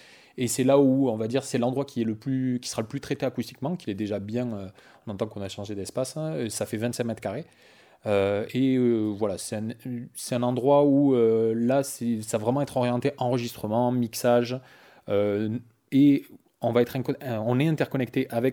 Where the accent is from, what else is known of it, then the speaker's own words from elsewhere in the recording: Occitanie, France; now in Cunac, France; Donc j'habite à 20-30 minutes de Técou. Enfin, je suis né à 20-30 minutes de Técou, mais aujourd'hui, j'habite à Cunac, à côté d'Albi. Donc je suis à 20-30 minutes. À la base, moi, je suis du Tarn.